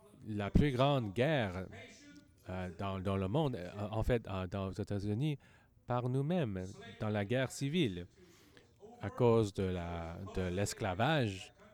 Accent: Hong Kong; Moi, je suis Chinois d'Hong Kong.

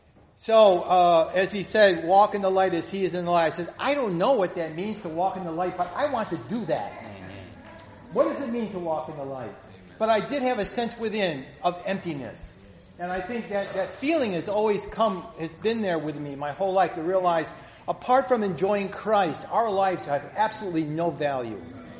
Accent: New York, United States; I'm originally from New York.

